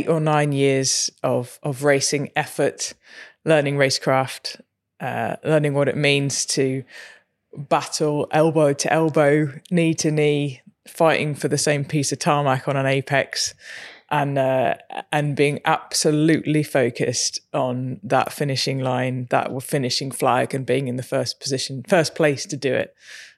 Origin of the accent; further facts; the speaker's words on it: Jersey; born there; So when I was at school, I was born in Jersey, and they had there was a kind of an RAF cadet or an air cadet type team.